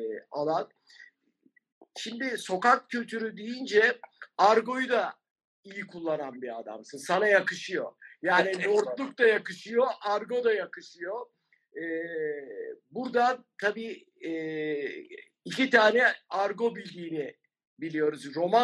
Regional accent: Beşiktaş, Istanbul, Turkey; Şimdi ben Beşiktaş'ta büyüdüm. Beşiktaş Çarşı'da büyüdüm.

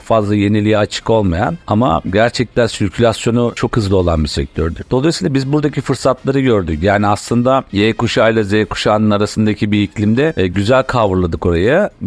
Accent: Zonguldak, Turkey; Ben Zonguldaklıyım. Ben doğma büyüme Zonguldaklıyım.

